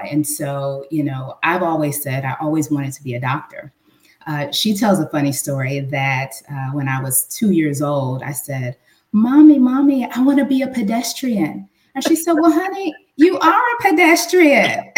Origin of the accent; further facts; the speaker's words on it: Chicago, Illinois, United States; I am originally from Chicago and born and raised on the South Side.